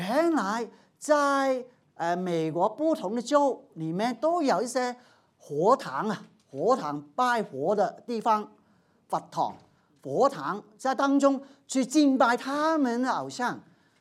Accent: Hong Kong; 有些好像我从香港，也有些从大陆过来

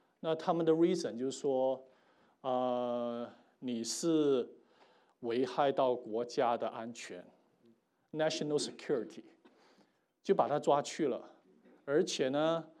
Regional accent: Hong Kong; moved away as an adult; now in United States; 我从香港过来美国读大学的时候

